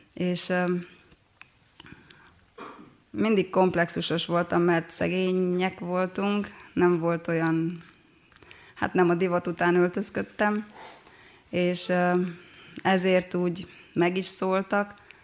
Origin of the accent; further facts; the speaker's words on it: Arad, Arad County, Romania; also born or lived in Oradea; Aradon születtem, ott nőttem fel. Elkerültem Nagyváradra, tanítóképzőbe.